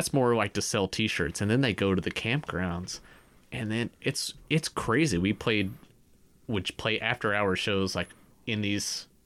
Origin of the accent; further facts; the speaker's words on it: Kentucky, United States; I grew up in Kentucky.